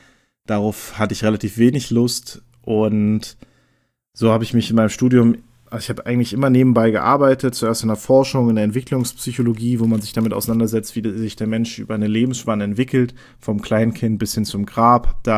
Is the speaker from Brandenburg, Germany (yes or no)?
yes; Neuruppin, Brandenburg, Germany; born there; Also geboren bin ich in Neuruppin. Das kennen vielleicht einige von den Feuerlöschern oder von dem einen KZ-Song. Grundsätzlich in der Nähe von Berlin. Meine Familie kommt ursprünglich aus West-Berlin.